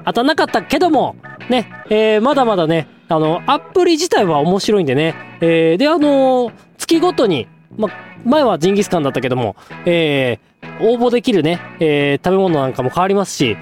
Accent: Hokkaido, Japan; もともと私、北海道出身で

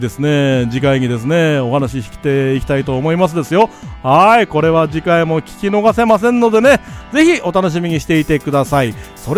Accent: Ibaraki, Japan; accent: Ibaraki dialect; 通常ではっつい出てしまう茨城弁がね、どうもうちの嫁さんには理解してもらえなくてね、

